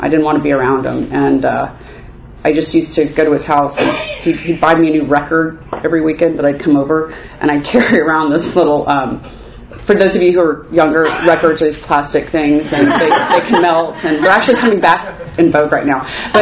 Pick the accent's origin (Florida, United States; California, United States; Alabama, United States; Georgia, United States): Florida, United States; Jacksonville; born there; I was born in Jacksonville, Florida, and don't need to know the year.